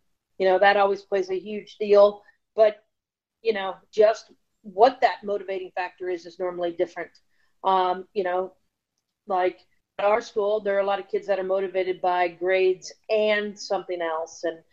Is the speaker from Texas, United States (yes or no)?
yes; Dallas, Texas, United States; Background, obviously, I grew up in Dallas, played club ball there.